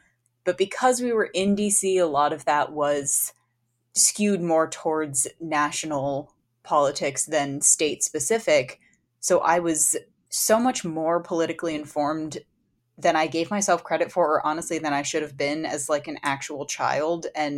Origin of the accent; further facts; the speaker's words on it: Virginia, United States; So I grew up in Virginia, like right outside of Washington, D.C., but our high school curriculum was Virginia curriculum.